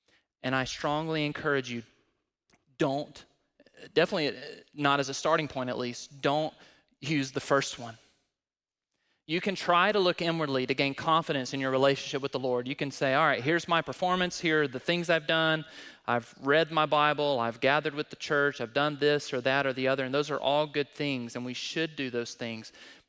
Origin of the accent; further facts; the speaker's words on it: Alabama, United States; moved away; also born or lived in Missouri; I know I'm from Alabama, as many of you know, and I would argue that Alabama is the new tornado alley.